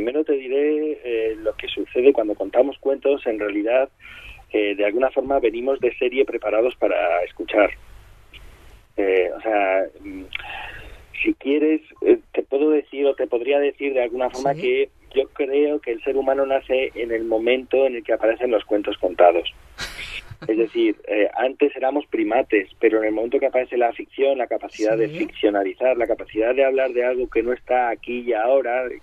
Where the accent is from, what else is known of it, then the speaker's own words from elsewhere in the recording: Guadalajara, Castilla-La Mancha, Spain; also born or lived in Barcelona; Yo nací en Barcelona, pero a los 7 años marché a Guadalajara, bueno, no marché yo, marchó mi familia y ahí me fui con ellos, claro.